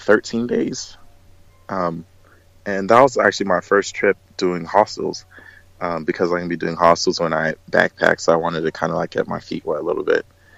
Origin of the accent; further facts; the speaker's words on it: Florida, United States; And I'm from Florida, which is completely flat.